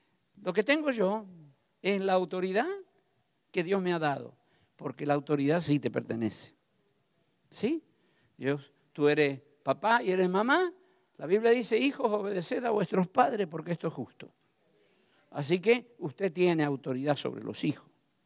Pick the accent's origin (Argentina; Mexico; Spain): Argentina; now in Miami, United States; Pero aquí yo soy argentino.